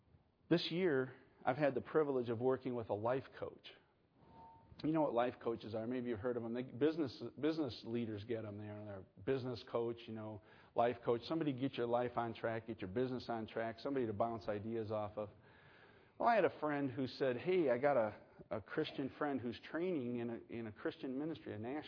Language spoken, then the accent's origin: English; Scotland, United Kingdom; I'm not a certain lineage, but I am Scottish.